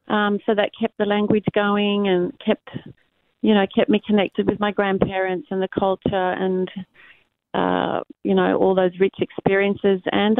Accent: Australia; also born or lived in Oslo, Norway; So I was born in Oslo, Norway, and came out to Australia when I was about 8 years old, and that's why I have that name

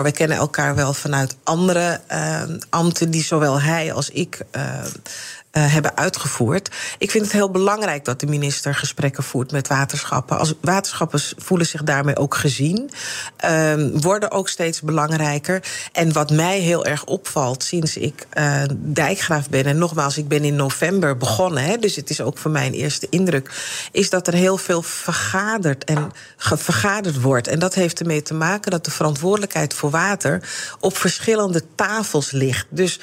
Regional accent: Amsterdam, North Holland, Netherlands; Ik ben zelf ook geboren en getogen in Amsterdam. Echt was al een stadsjuffer, zoals dat genoemd werd.

